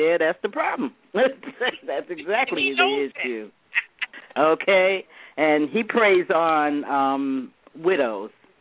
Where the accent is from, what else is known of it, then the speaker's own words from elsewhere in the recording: Queens, New York, United States; I'm from Cambria Heights, Queens, New York.